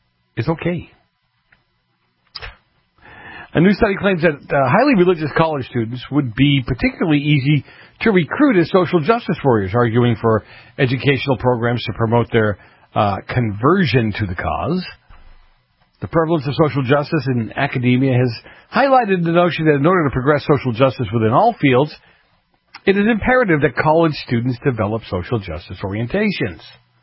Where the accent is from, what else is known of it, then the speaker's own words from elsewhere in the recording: New York, United States; Remember, I'm a Yankee from New York, so I don't have a dog in the fight.